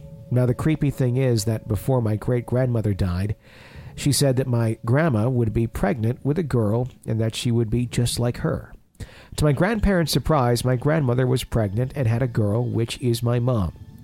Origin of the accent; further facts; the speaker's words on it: Texas, United States; I'm 23 years old and I'm from Texas.